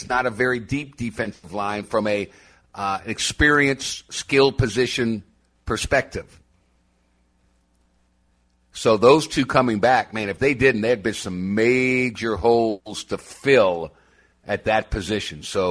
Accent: New Orleans, Louisiana, United States; Now, my hometown, the Crescent City of New Orleans, has an NFL franchise in the Saints, obviously.

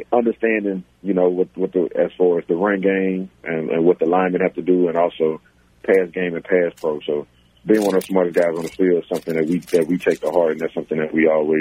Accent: Louisiana, United States; And, you know, I'm born and raised in Louisiana, and he just kind of came around.

